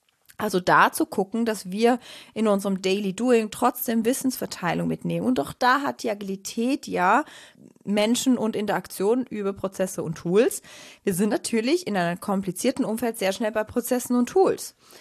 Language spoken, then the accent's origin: German; Switzerland; Ich bin Schweizerin